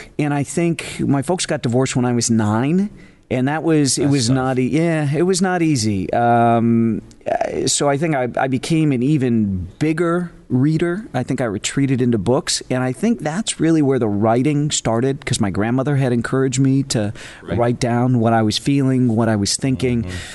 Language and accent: English; Chicago, Illinois, United States; I grew up in Chicago.